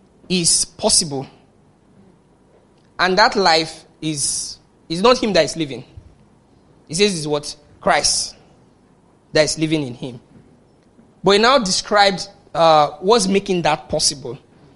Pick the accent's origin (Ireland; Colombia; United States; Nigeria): Nigeria; So when I look at myself, you know, being a Nigerian in this country, it's not me trying to live.